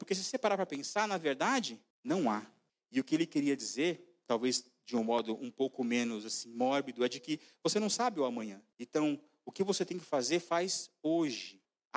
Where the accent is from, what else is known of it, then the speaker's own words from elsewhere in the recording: São Paulo, Brazil; eu cresci na Zona Sul de São Paulo, na extrema Zona Sul, para ser mais exato, e ali as pessoas eram bastante pobres, ainda são